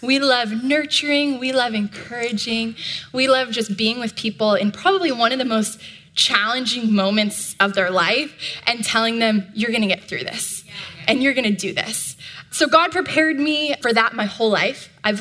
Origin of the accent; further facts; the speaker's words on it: Los Angeles, California, United States; And I grew up here in Los Angeles. I was the youngest of four children.